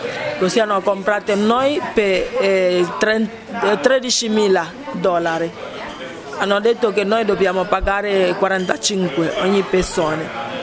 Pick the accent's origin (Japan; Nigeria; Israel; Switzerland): Nigeria; Uyo, Akwa Ibom; Italian is a second language; moved away as an adult; now in Italy; e lei è venuta in mio paese, che è Uyo, per comprare le chiavi di suo albergo